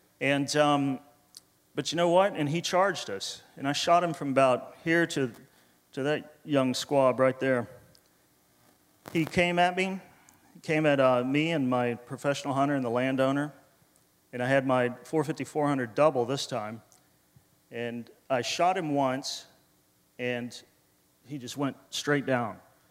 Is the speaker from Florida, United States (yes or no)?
yes; Miami, Florida, United States; The guy's a mountain man. I'm a doofus from Miami, Florida.